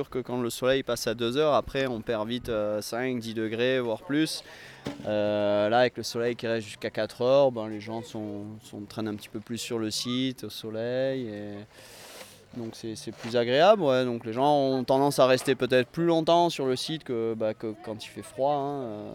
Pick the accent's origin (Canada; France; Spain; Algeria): France; Châteauroux, Centre-Val de Loire; je suis originaire de Châteauroux et puis j'y suis revenu vivre il y a un peu plus d'un an et demi.